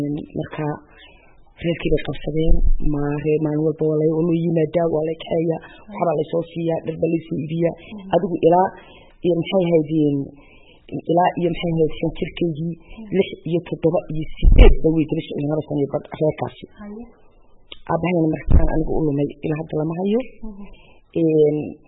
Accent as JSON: {"language": "Somali", "country": "Djibouti", "tie": "born or raised there", "said": "jabuuti kaasi siis baan ku koray"}